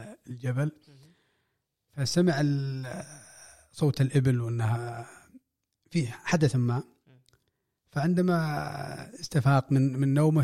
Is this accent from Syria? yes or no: no; Al-Udhaib, Medina Province, Saudi Arabia; وكنا في المنطقة في قريتنا في العذيب، كان الوحيد اللي عندنا تلفزيون أسود وأبيض،